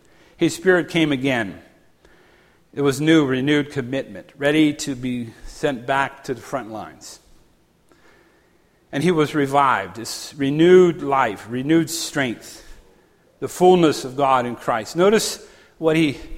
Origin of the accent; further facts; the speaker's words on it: Ohio, United States; I'm a marked man. I'm from Ohio too.